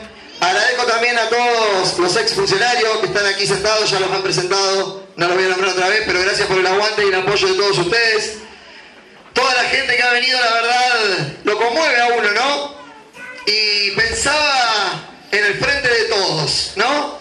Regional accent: Rawson, Chubut, Argentina; La verdad, la mayoría me conoce. Soy acá de Rawson.

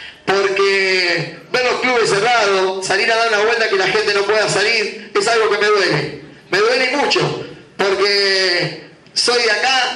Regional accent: Rawson, Chubut, Argentina; La verdad, la mayoría me conoce. Soy acá de Rawson.

